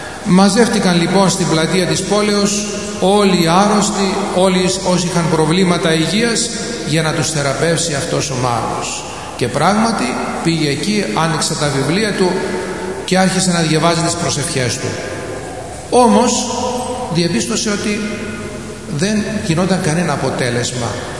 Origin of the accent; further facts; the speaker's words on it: Cyprus; ήμουν λαϊκός τότε, στις κατασκηνώσεις της Ιεράς Αρχιεπισκοπής Κύπρου, εκεί στην πατρίδα μου